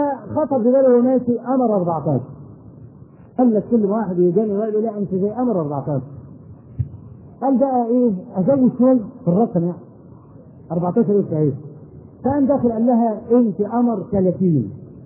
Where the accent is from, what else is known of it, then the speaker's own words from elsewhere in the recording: Egypt; ودرج عندنا في مصر هنا